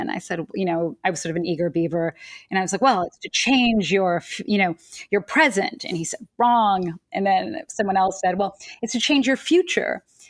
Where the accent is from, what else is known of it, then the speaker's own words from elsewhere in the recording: Manhattan, New York, United States; I grew up in Manhattan, and I, on the Upper East Side, I went to an all-girls school, and I was there until eighth or ninth grade.